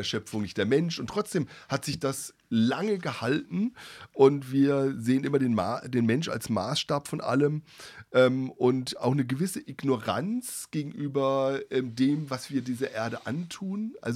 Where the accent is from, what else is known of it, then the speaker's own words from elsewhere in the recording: Adelshofen, Germany; ich bin ja im Dorf aufgewachsen, Adelshofen